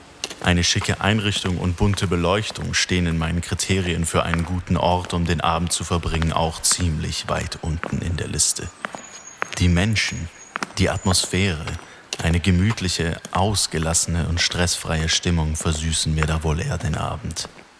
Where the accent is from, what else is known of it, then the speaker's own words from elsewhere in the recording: Baden-Württemberg, Germany; Mein Heimatort ist eine Kleinstadt in Baden-Württemberg. Ein ländliches, ruhiges und familiäres Städtchen.